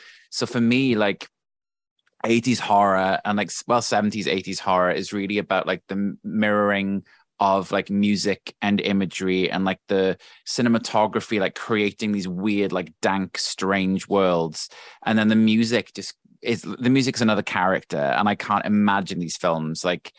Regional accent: Wales, United Kingdom; And bear in mind, I grew up in South Wales, so there were limited options other than the mainstream ones.

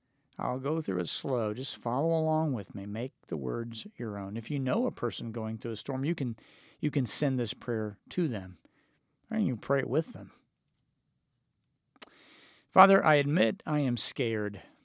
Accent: Oklahoma, United States; Growing up in Oklahoma, you learn early on that a storm can come seemingly out of nowhere, and those storms can come fast.

